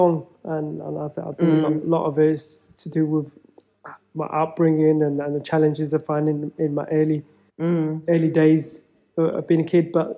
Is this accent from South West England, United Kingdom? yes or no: no; Feltham, London, United Kingdom; growing up in Feltham. It wasn't easy.